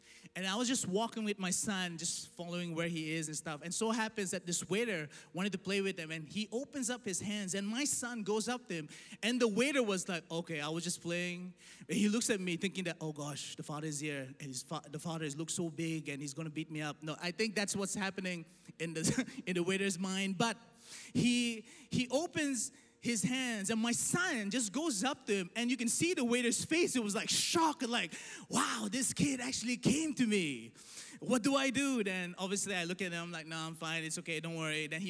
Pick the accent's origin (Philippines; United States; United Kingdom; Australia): Philippines; I know because I'm also Filipino.